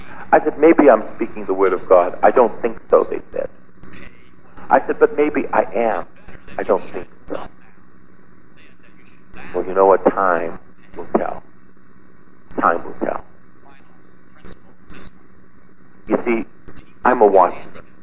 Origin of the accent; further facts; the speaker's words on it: Boston, Massachusetts, United States; I did not read the Wall Street Journal. I came from East Boston. I love Jesus.